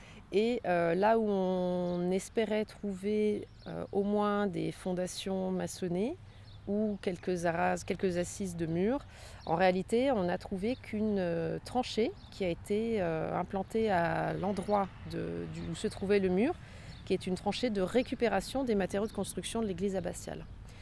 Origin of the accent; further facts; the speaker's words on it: Auvergne-Rhône-Alpes, France; Non, moi je ne suis pas du coin, en fait j'ai été formée en Rhône-Alpes, moi je suis originaire de la Haute-Savoie